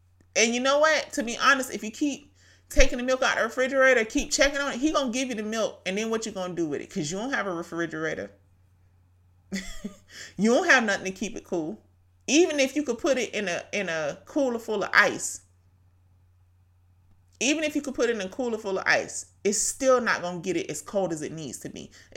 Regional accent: Brunswick, Georgia, United States; Thank you for my hometown, Brunswick, Georgia, tuning in.

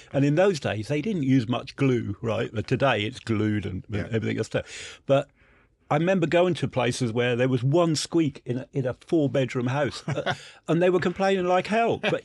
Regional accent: East of England, United Kingdom; I come from Norfolk, you know, we're well educated, you know.

